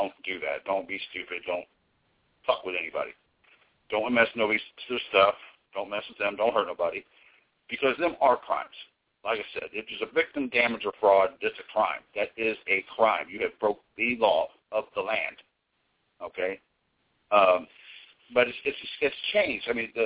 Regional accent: United States; I'm an American. I pledge allegiance to the people of the land.

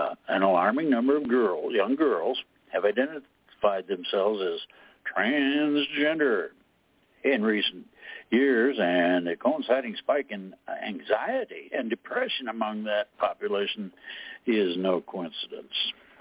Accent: Indiana, United States; Comes from my home state of Indiana.

